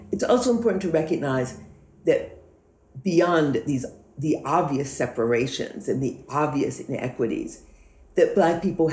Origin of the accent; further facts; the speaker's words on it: Detroit, Alabama, United States; born there; remember I told you I was born in Detroit, Alabama